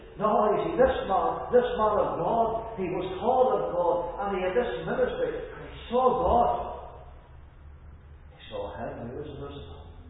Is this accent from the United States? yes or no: no; Northern Ireland, United Kingdom; I'm from Northern Ireland